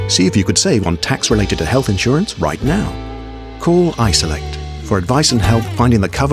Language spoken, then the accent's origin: English; England, United Kingdom; moved away as an adult; now in Australia; As you can hear, I'm originally English, but I've been living in Australia since 2006.